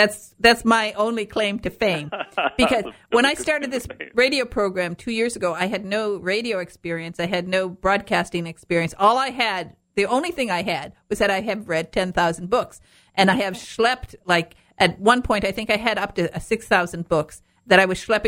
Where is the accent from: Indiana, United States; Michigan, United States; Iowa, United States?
Michigan, United States; I'm from Northern Michigan, but I was obsessed with Jane Austen, and I saved my money.